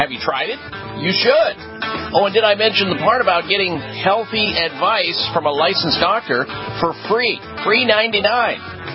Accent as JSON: {"language": "English", "region": "Midwest", "country": "United States", "tie": "born or raised there", "said": "I grew up on it in the Midwest."}